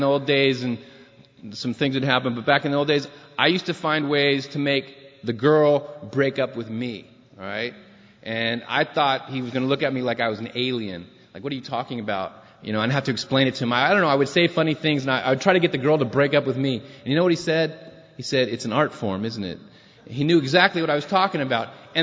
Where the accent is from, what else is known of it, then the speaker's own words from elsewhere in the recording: San Diego, California, United States; You know, I was raised on welfare in San Diego, and, you know, I remember commodities way back before food stamps.